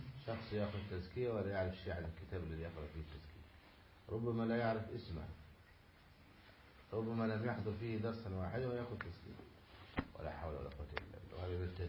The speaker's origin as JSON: {"language": "Arabic", "region": "Upper Egypt", "country": "Egypt", "said": "يشبه العصيبة التي عندنا في الصعيد"}